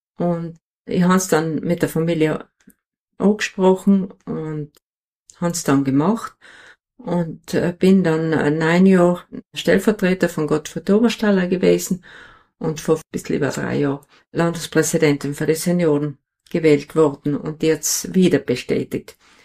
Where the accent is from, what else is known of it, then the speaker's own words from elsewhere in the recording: St. Leonhard, Trentino-Alto Adige, Italy; geboren, bin in St. Leonhard Oberbrixen und mit 7 Geschwistern aufgewachsen in einem Bauernhof und Gastwirtschaft.